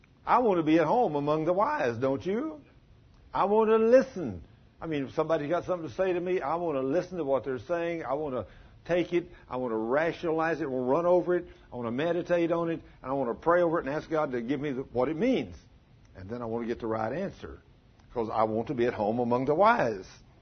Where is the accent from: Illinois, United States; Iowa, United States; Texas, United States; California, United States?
Texas, United States; I said, well, I'm not from Chicago. I'm from Texas. And I said, that's not the way we do things in Texas.